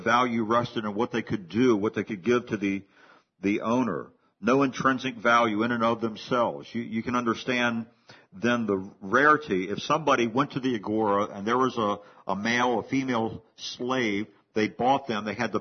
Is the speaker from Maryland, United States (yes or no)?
yes; Hagerstown, Maryland, United States; When I was a boy growing up in Hagerstown, my mother made it a point to shop at a certain food store just down the street from the church we attended.